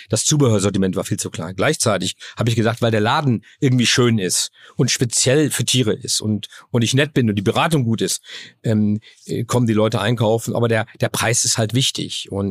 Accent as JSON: {"language": "German", "town": "Dormagen", "region": "North Rhine-Westphalia", "country": "Germany", "tie": "born or raised there", "said": "Ja, und ich bin in Köln geboren, in Dormagen aufgewachsen. Also alles hier so ein bisschen im Speckgürtel."}